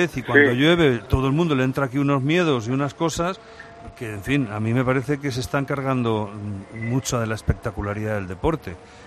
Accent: Spain; para mí como español

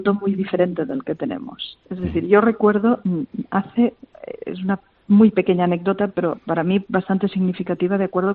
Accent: Catalonia, Spain; Yo soy de una de las zonas más afectadas de España. Sí. Soy del Delta del Ebro

